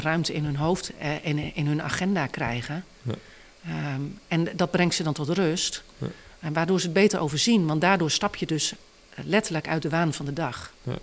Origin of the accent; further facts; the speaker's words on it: Drenthe, Netherlands; in de omgeving waar ik vandaan kom, Drenthe